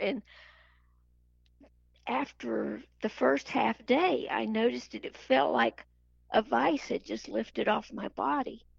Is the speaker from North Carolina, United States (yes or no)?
yes; North Carolina, United States; I was born in Pinehurst, North Carolina, and raised about 7 miles from there on a small farm.